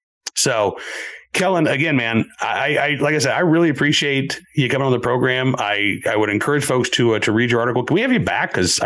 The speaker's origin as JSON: {"language": "English", "region": "Oklahoma", "country": "United States", "tie": "born or raised there", "said": "I grew up in Oklahoma, and he's got a chapter in there about the Tulsa Race Massacre. And I never learned about that in school, by the way, in Oklahoma."}